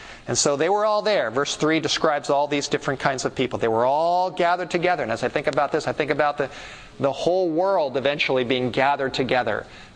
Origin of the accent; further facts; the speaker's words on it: Los Angeles, California, United States; as a teenager, growing up in the Hollywood Hills